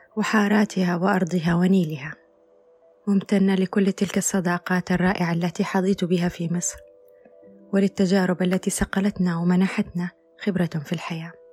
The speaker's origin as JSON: {"language": "Arabic", "country": "Yemen", "said": "ممتنين لأن بابك مفتوح لنا كيمنيين."}